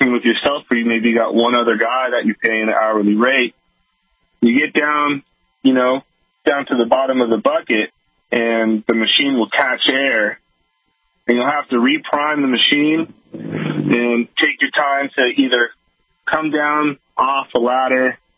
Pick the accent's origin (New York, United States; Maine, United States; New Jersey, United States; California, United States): California, United States; San Francisco; born or raised there